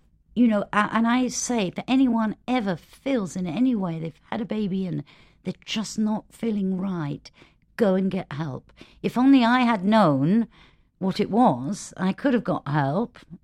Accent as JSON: {"language": "English", "country": "United Kingdom", "lives_now": "Los Angeles, United States", "said": "I don't filter a lot when I speak, even though I'm British."}